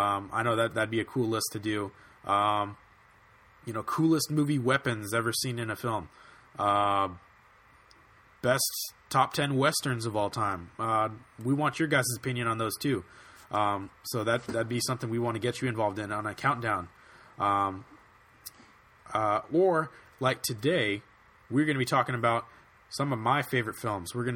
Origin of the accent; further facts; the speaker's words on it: Hawthorne, California, United States; Yeah, I'm from California. I like to think of myself as from Santa Barbara, California. But I was born and grew up in a town just outside of Los Angeles called Hawthorne.